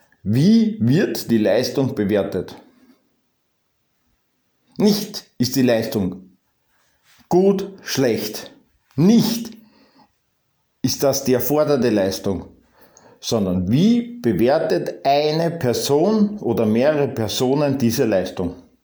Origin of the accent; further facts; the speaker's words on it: Austria; Mein Deutsch ist nicht so gut. Ich bin Österreicher, oder? Schneibt's. Gut, ich habe kein Deutsch, ich habe Österreichisch.